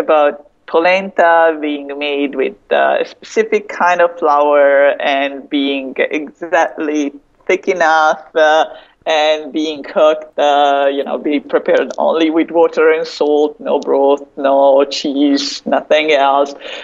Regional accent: Bergamo, Lombardy, Italy; English is a second language; If I say I'm from Milan, which sometimes I do because not everyone knows what Bergamo is

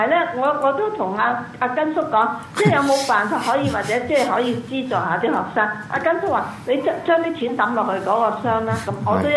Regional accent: Hong Kong; 我喺香港土生土長幾廿年，我都未見過而家咁混亂。

